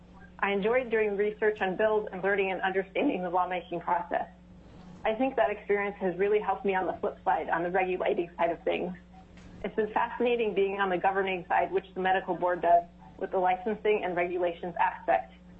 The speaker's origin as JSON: {"language": "English", "town": "Big Lake", "region": "Alaska", "country": "United States", "tie": "born or raised there", "said": "I was born and raised in Big Lake, where I still currently live."}